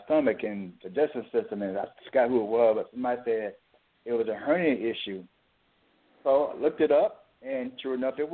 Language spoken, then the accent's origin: English; Arkansas, United States; now in Rochester, United States; I'm originally from Arkansas, but I had to get my, I went to truck school in Montana, and the area code at UC-701, which is North Dakota. My wife took a job there, and now she's here in Rochester, Minnesota.